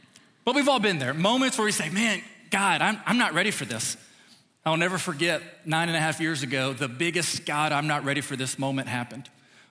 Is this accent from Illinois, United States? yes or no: no; Noblesville, Indiana, United States; So I'm from Noblesville, as I've said, and in Noblesville, we interact a little bit. It's a little bit smaller